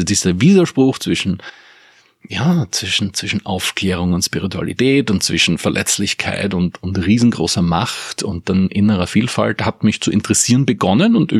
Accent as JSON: {"language": "German", "town": "Eckersdorf", "region": "Styria", "country": "Austria", "tie": "born or raised there", "said": "Ich bin aufgewachsen in Eckersdorf bei Graz und hatte eine glückliche Kindheit. Das ist sehr ländlich geprägte Gemeinde."}